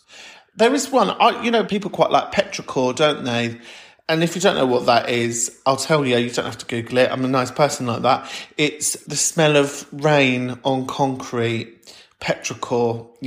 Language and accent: English; Liverpool, North West England, United Kingdom; oh, I'd say because I am a Scouser. I know it's a very broad church of the people who like to identify as Scouse, but I'm just saying, if it's not a Liverpool postcode, are you really?